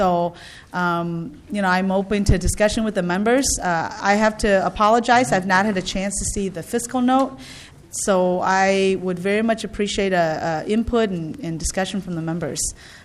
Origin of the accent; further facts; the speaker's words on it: Saint Paul, Minnesota, United States; I'm a Minnesotan, and I'm a proud St. Paulite.